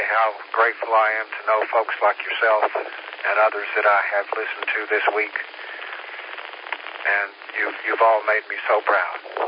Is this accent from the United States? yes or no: yes; Tennessee, United States; I was raised in the South, and just over the mountains from the area that was so affected. Concern for my own people that are still back in Tennessee.